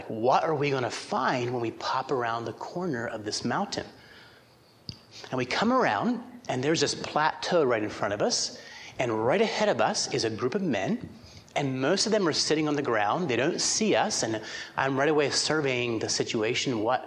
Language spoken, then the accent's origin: English; Pennsylvania, United States; because as an American person, I grew up in central Pennsylvania.